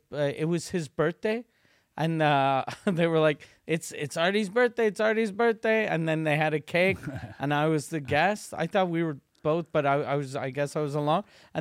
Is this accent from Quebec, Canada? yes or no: yes; Montreal, Quebec, Canada; Because I was like, I'm from Montreal.